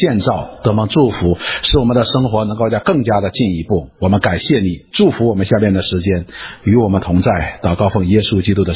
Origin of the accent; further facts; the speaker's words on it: China; 中国呢，我们是中国人，说我们关心中国